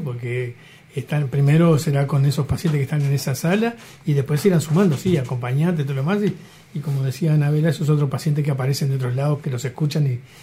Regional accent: Uruguay; Yo soy uruguayo.

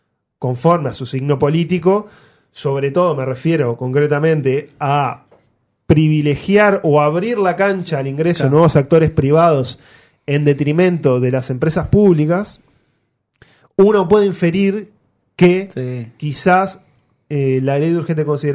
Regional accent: Uruguay; en realidad los accionistas somos los uruguayos

